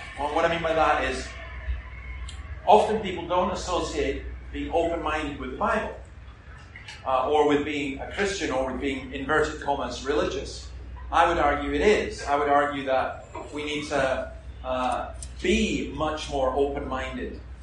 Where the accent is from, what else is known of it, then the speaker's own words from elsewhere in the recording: Scotland, United Kingdom; I'm a Scottish Presbyterian minister